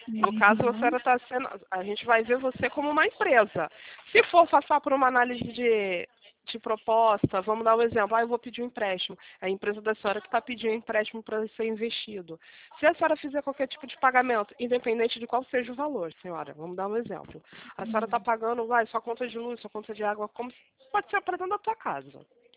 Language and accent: Portuguese; São Paulo, Brazil; sou de São Paulo